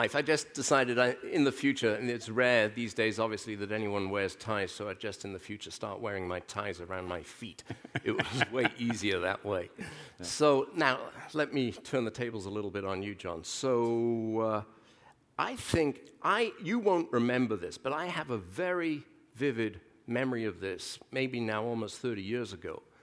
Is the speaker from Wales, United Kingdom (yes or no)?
yes; Wales, United Kingdom; I grew up in Wales.